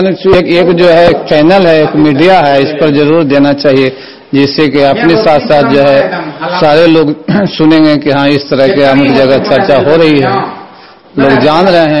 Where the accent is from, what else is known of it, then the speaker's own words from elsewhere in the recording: Nagarnausa, Bihar, India; घर का छ्यामा है, ब्लॉक नगर नौसा, जिला नालंदा के निवासी हूँ।